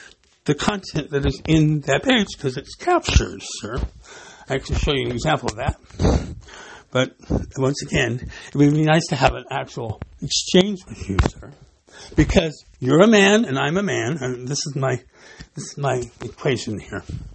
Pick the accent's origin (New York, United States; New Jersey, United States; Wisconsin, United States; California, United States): California, United States; San Bernardino; born there; I was born here in San Bernardino.